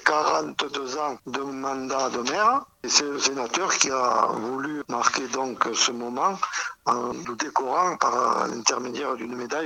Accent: La Rochette, France; born there; Moi, je suis né à La Rochette, donc vous voyez, je connais toutes les pierres.

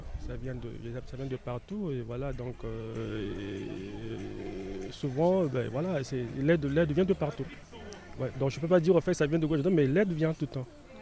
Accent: Republic of the Congo; now in Digne, France; Je viens du Congo-Brazzaville. Ouais, je vais de Congo-Brazzaville, donc je suis ici.

